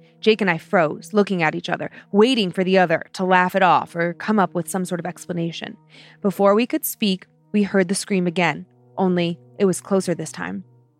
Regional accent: Vermont, United States; I'm from the I'm from the Green Mountains of Vermont.

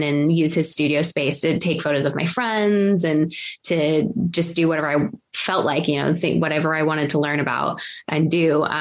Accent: Los Angeles, California, United States; So I grew up in Los Angeles.

